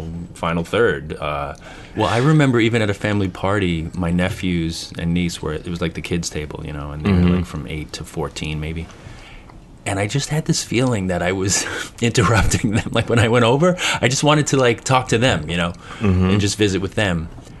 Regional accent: Queens, New York, United States; And I'm from Queens

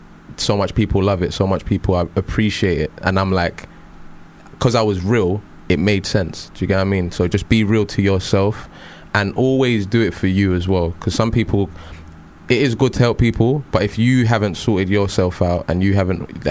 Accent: London, United Kingdom; I'm from North London. We're around the same stuff.

